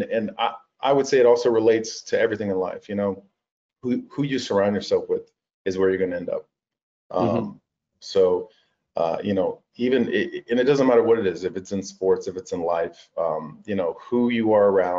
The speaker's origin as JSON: {"language": "English", "town": "Fort Bragg", "region": "North Carolina", "country": "United States", "tie": "born or raised there", "also_born_or_lived": "Germany", "said": "I was born in Fort Riley, lived in Germany on a base, and then was on Fort Bragg for quite a while."}